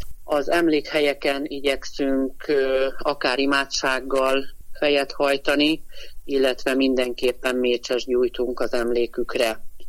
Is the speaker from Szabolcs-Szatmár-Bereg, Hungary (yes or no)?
no; Alap, Fejér, Hungary; Én alapról származom, alapközségbe érkezett vissza a Donkanyarból ismerős